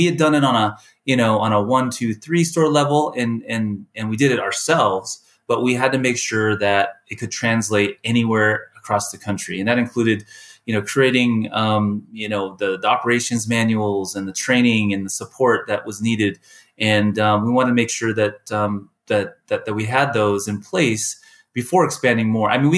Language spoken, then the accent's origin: English; Kirkland, Washington, United States; growing up in Seattle, I grew up actually in Kirkland, Washington, which is east side of Seattle there.